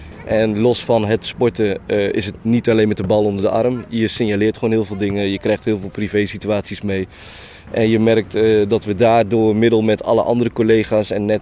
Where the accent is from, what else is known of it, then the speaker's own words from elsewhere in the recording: Den Bosch, North Brabant, Netherlands; Ik ben zelf ook gewoon geboren en getogen in Den Bosch en ik ken ook de wijken hier, hoe die eruit zag.